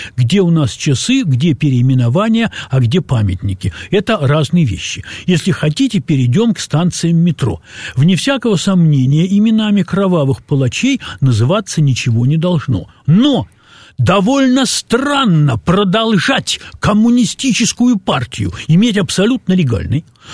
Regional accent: Far East, Russia; also born or lived in Zabaykalsky Krai; я вырос на Дальнем Востоке и в Забайкалье

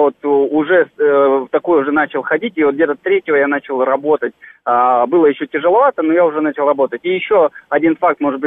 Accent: Moscow, Russia; Я сам москвич, но мы на даче переживали это все. Это Подмосковье.

